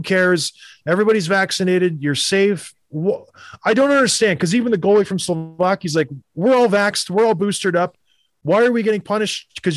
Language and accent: English; Canada; when I was growing up in Canada